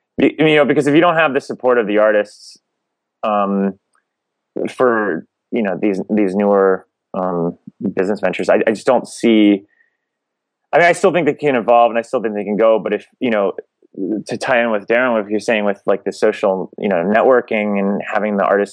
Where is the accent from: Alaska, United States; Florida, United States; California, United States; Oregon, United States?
Florida, United States; Miami; I'm from Miami